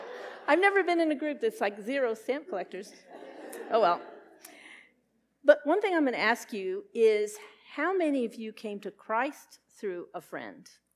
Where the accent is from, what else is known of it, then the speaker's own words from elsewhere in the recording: Texas, United States; So Pam and I found out we're both from Texas.